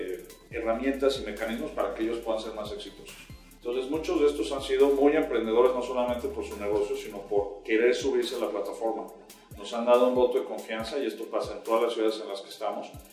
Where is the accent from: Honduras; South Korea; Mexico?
Mexico; Siendo mexicano, seguramente nos gustan los tacos.